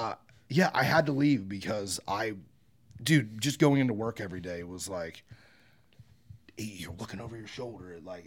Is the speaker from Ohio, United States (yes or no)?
yes; Ohio, United States; just where I grew up in Ohio, there was an epidemic of pills, like, just everywhere.